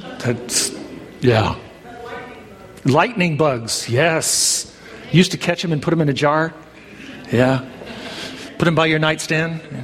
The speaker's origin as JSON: {"language": "English", "region": "Arkansas", "country": "United States", "tie": "born or raised there", "moved": "yes", "lives_now": "California, United States", "said": "Back home where I was raised in Arkansas, we had the four seasons."}